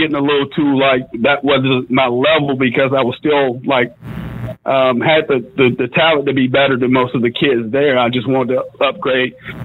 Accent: Germantown, Tennessee, United States; I think, you know, I can raise my family here pretty good, which we grew up in Germantown, because when we first moved here, he moved us to the suburbs, which was East Memphis back in the day

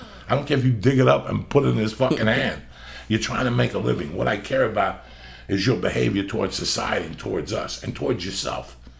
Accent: United States; I'm an American.

